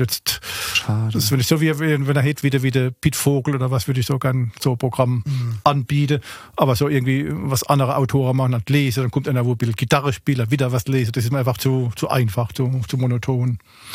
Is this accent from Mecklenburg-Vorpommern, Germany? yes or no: no; Schifferstadt, Rhineland-Palatinate, Germany; accent: Schifferstadt dialect; mit meinem Schieferstadter Dialekt, Straßendialekt, das kann Auswärtige, verstehe das nicht.